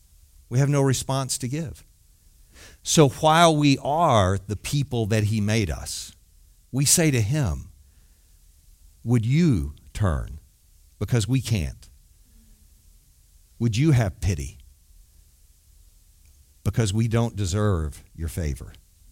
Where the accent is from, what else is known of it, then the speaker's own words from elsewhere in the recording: Arlington, Texas, United States; now in Dallas, United States; I live in Dallas. I grew up in Arlington. I'm not exactly a country guy, right?